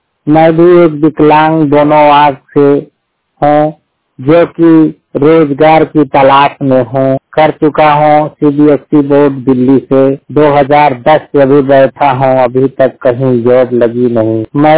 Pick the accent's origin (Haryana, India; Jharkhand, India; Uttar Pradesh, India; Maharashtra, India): Uttar Pradesh, India; Pahadpur; ग्राम पहाड़पुर सुधेर चायल को … उत्तर प्रदेश की निवासी हूँ।